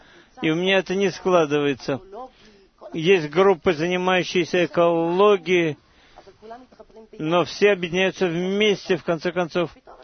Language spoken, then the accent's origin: Russian; Ashdod, Southern District, Israel; Я из Ашдода. Я вас очень люблю, Ашдод.